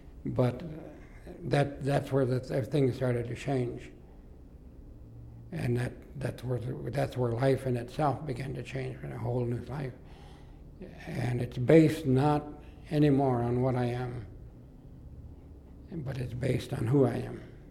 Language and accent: English; India; And if people don't accept that and can't accept the fact that I'm Indian, or me as an Indian, then they've set their standards higher than God.